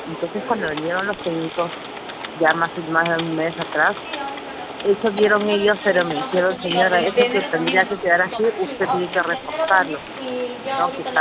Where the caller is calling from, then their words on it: Los Olivos, Lima, Peru; Soy de acá de Los Olivos, Subregión San Elías.